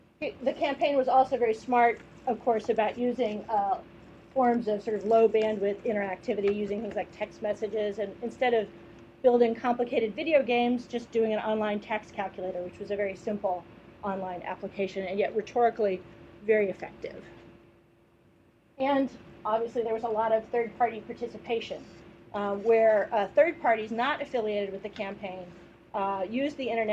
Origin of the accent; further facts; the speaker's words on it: California, United States; I'm from Southern California. I don't associate mountain lions with the safety of my children.